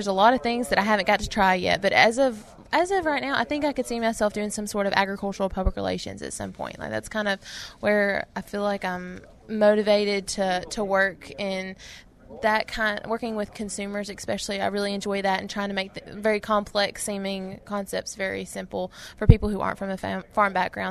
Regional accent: Alabama, United States; Well, I grew up in North Alabama on a diversified row crop operation.

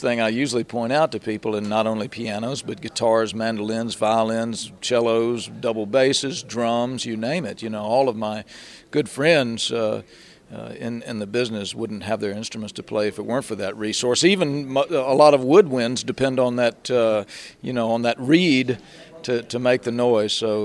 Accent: Alabama, United States; moved away; I grew up in Alabama and started in my first bands back in Tuscaloosa. Eventually, I moved to Macon, Georgia.

